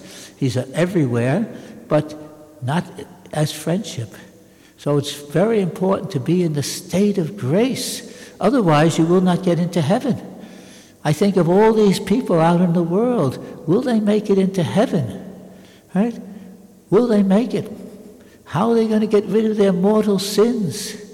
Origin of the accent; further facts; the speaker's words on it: United States; I come from America. You could walk for days in the Midwest and not even see a house.